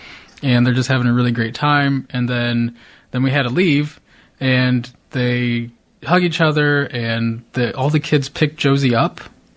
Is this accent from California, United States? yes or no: no; Cahokia, Illinois, United States; I grew up in Cahokia, which was a pretty mixed town. In some of my classes, I was a minority in high school.